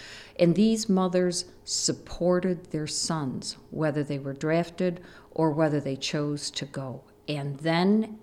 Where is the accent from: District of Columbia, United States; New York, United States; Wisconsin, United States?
New York, United States; Clarence; I'm from Clarence, New York. I've been a native of Western New York my entire life.